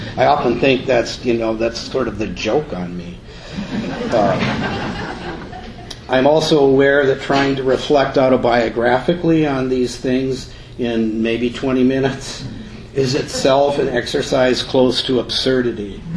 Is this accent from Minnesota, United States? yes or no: yes; Warren, Minnesota, United States; When one drives into my hometown of Warren, there is still a sign that says, "Welcome to Warren and the Red River Valley, the breadbasket of the world."